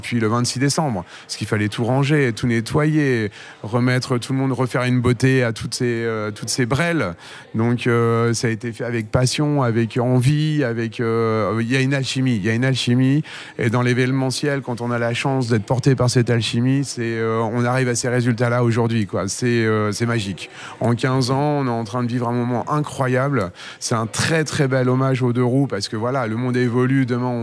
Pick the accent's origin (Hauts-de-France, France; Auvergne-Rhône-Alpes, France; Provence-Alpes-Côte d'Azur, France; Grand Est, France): Hauts-de-France, France; je suis un ch'ti aussi, hein, on va pas se voler la face, le Touquet, tout ça, l'enduro, oui.